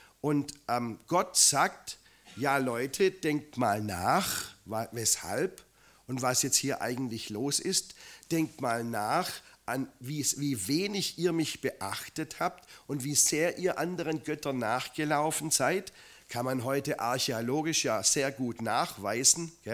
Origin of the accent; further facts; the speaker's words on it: Eichelberg, Germany; in unserer kleinen Dorfkirche in Eichelberg, wo ich aufgewachsen bin.